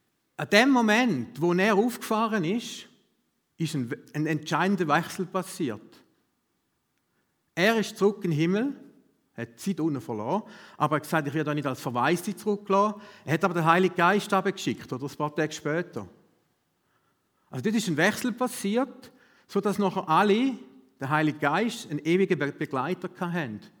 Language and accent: German; Löningen, Lower Saxony, Germany; ich komme aus Löningen, darum kann ich es mir dort gut vorstellen